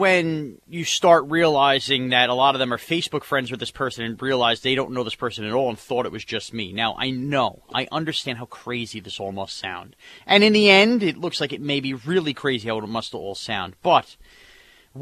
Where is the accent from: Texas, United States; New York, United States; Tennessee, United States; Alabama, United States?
New York, United States; West Babylon; knew me from WFAN in New York and knew I was from West Babylon